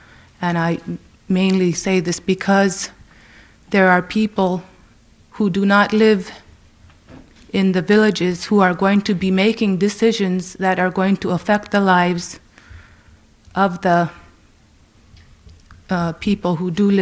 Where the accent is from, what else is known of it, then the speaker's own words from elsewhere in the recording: Nome, Alaska, United States; I was born and raised in Nome.